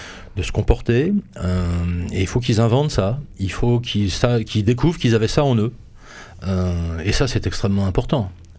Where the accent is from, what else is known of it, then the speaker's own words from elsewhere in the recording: France; des jeunes qui, chez nous en France, sont dans la difficulté